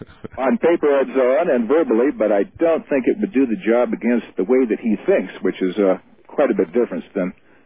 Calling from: Portland, Oregon, United States; from Portland, Oregon.

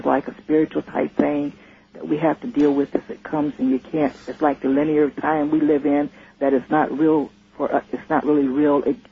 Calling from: Stockton, California, United States; I'm calling from Stockton.

